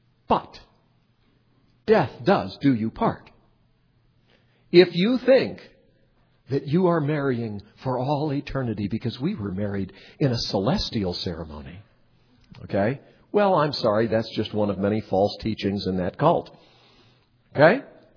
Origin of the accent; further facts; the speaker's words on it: Montreat, North Carolina, United States; When I was a kid growing up in Montreat, there were a couple of missionaries who lived down the hill. Well, there were lots of missionaries who lived down the hill from us in Montreat.